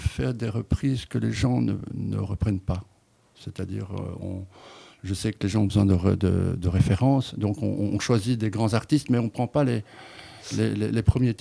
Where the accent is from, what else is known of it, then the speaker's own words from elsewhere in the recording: Brussels, Brussels-Capital Region, Belgium; now in France; Comme je viens de Bruxelles, j'ai une éducation musicale plus anglo-saxonne que francophone. Donc quand je suis arrivé en France en 2004